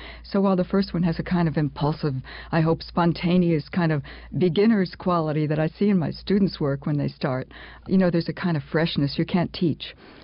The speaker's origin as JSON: {"language": "English", "town": "Troy", "region": "New York", "country": "United States", "tie": "born or raised there", "said": "at least as an American growing up in Troy, I never saw a nightingale"}